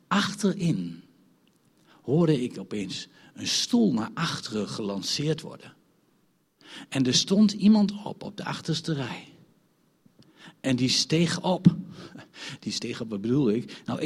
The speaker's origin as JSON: {"language": "Dutch", "country": "Netherlands", "said": "ik ben een Makamba. Ja, ik ben een Nederlander. En misschien mag ik dat zeggen als gelovige."}